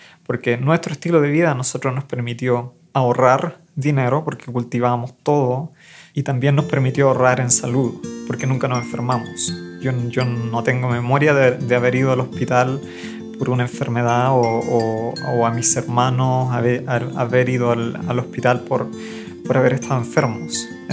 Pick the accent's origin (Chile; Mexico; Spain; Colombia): Chile; Alguemilla; soy de Alguemilla, Chile. Alguemilla es una comunidad muy, muy pequeña que está al norte de Santiago, en una parte rural. Ni siquiera aparece en el mapa, hay como 20 familias viviendo ahí.